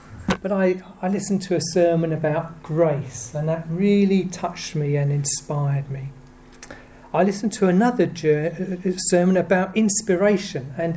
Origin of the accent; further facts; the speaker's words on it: United Kingdom; She was American, I'm British, I suppose that's why it is, really.